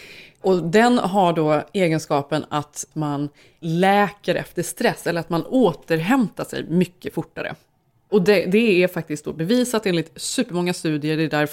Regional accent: Sweden; för mig också som svensk

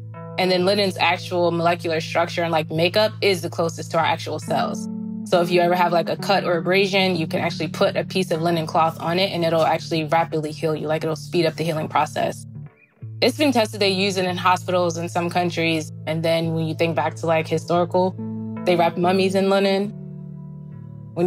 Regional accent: East Orange, New Jersey, United States; So growing up in East Orange, we were really resourceful. East Orange is not, I guess you consider it a hood or like, you know, like a ghetto, whatever you want to call it.

